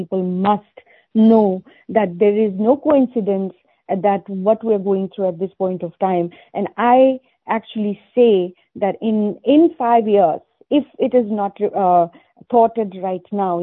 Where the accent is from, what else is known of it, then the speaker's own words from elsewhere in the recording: India; In fact, I come from India, and India was made into a socialist country back in 1976.